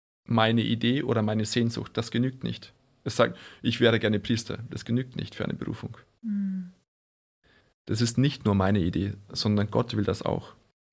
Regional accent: Bavaria, Germany; aufgewachsen bin ich in der Nähe von Chiemsee in Bayern.

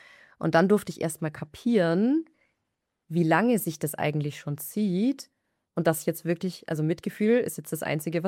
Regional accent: Germany; weil wir sind ja in Deutschland aufgewachsen.

